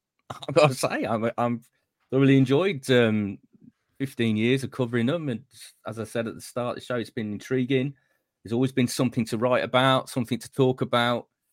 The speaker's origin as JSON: {"language": "English", "town": "Tamworth", "region": "West Midlands", "country": "United Kingdom", "tie": "born or raised there", "said": "I started with my hometown club, Tamworth, Markle Brighton's hometown as well."}